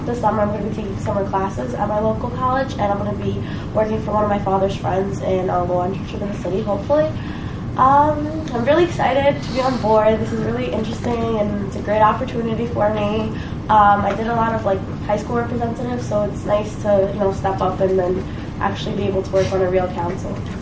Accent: Brooklyn, New York, United States; I'm originally from Brooklyn. I went to Middlewood High School.

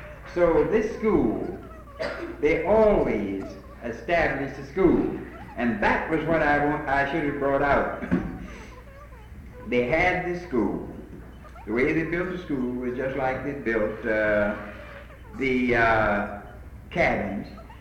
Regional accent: Atlanta, Georgia, United States; also born or lived in Greenville; I was born in Greenville, but we moved to Atlanta right away, so I have never gone to a public school.

